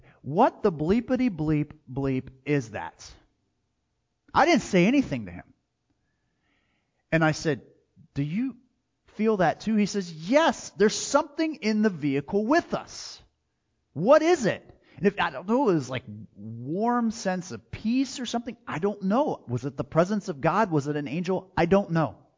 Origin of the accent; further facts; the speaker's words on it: Pennsylvania, United States; I was back in my hometown of Pennsylvania working to make some money.